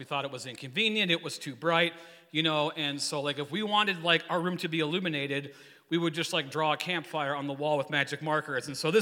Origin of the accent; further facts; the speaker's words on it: Wisconsin, United States; you cannot say it like we're from Wisconsin.